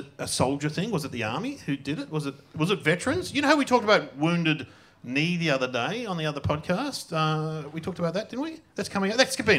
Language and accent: English; Gladstone Park, Victoria, Australia; I'm from Gladstone Park.